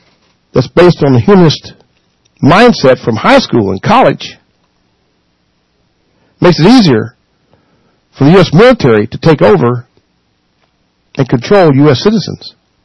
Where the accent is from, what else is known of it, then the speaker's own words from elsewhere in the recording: United States; I'm pro-American. I'm American.